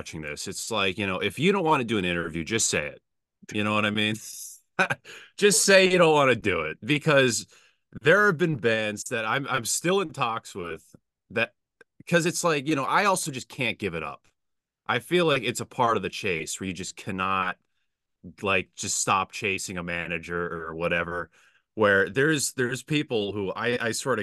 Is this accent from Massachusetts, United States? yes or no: yes; Holliston, Massachusetts, United States; also born or lived in Framingham; Yeah, I was born in Framingham. I've been in Massachusetts my whole life. I've been here in Holliston.